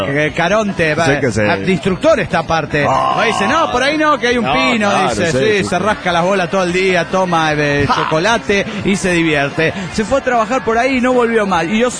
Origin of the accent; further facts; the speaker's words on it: Amozoc, Puebla, Mexico; Sí, soy del Rosario de Amozoc.